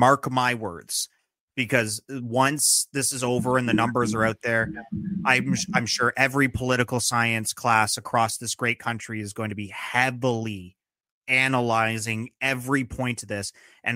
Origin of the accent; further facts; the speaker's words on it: Ottawa, Ontario, Canada; now in Toronto, Canada; back in my hometown up in Ottawa